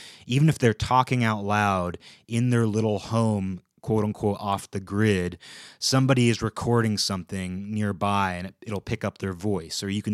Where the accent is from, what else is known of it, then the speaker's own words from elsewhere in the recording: Redmond, Washington, United States; When I was growing up in Redmond, Microsoft had bought just a huge amount of property, acreage.